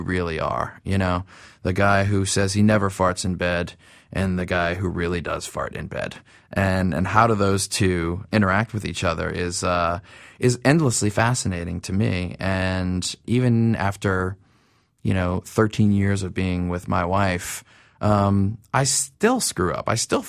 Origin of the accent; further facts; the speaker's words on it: New Orleans, Louisiana, United States; I personally grew up when I was like 15 because I grew up in New Orleans and it's a very accelerated path there.